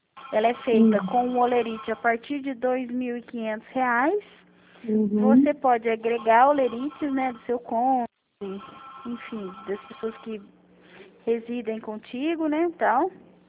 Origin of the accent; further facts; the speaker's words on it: Campo Grande, Mato Grosso do Sul, Brazil; Eu de Campo Grande. Estou no